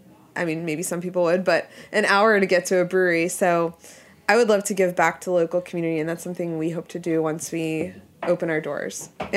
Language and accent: English; Pennsylvania, United States; I grew up in Pennsylvania, so the closest.